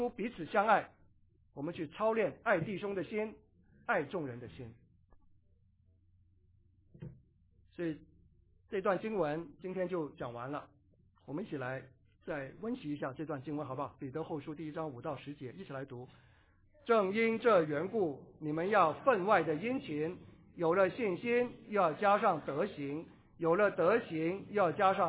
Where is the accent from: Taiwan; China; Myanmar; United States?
China; 我们中国人都很客气，对不对？